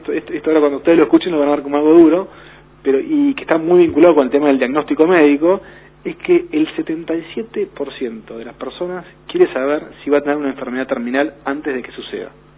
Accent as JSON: {"language": "Spanish", "country": "Argentina", "said": "que somos los argentinos"}